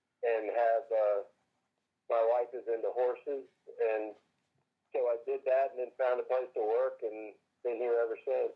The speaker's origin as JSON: {"language": "English", "town": "Fort Worth", "region": "Texas", "country": "United States", "lives_now": "Georgia, United States", "said": "they always ask, where are you from? And I say Fort Worth, Texas, and there's a little bit of a letdown because they wanted it to be somewhere in Georgia."}